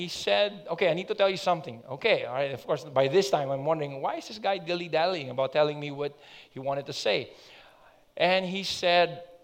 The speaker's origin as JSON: {"language": "English", "country": "Philippines", "said": "and I'm really from the Philippines. I'm just here studying."}